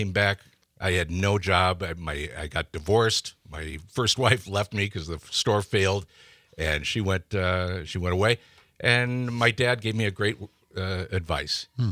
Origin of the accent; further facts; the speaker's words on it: Illinois, United States; I always loved radio, and growing up in Chicagoland, it was WLS or WCFL, the top 40 stations.